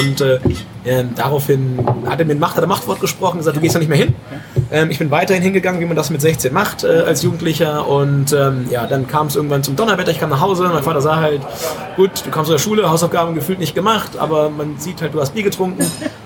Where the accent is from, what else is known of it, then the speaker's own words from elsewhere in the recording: Lower Saxony, Germany; ich komme aus dem Weserbergland, ja, sehr, sehr schöne Region in Deutschland